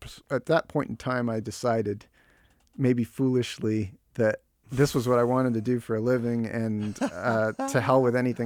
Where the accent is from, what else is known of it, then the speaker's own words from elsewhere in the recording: Jupiter, Florida, United States; So I was born in Miami and we lived in an area that used to be called Perrine. Now it's called Palmetto Bay for the first 2 years of my life. And then we moved here.